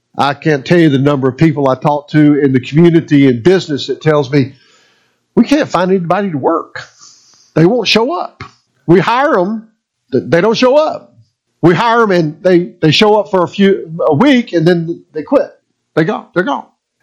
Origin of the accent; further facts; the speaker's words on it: Susanville, California, United States; I'm over here from Susanville, so nobody in Alturas except you guys know me, right?